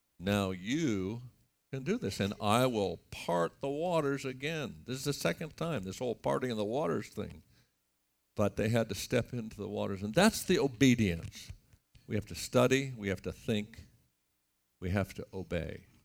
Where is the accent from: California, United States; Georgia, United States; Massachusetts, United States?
California, United States; now in Namibia; I grew up in California. We don't even have rivers out there. And we don't have any rivers in Namibia.